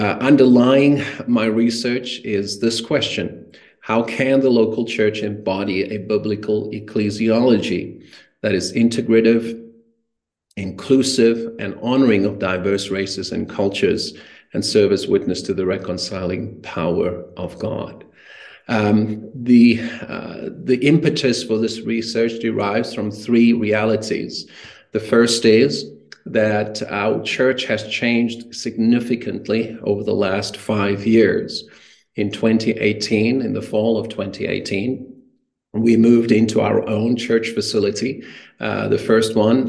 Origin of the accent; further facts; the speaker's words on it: Cape Town, Western Cape, South Africa; moved away as an adult; now in Calgary, California, United States; I am originally from South Africa, born and raised in Cape Town, and moved to Canada in 1998.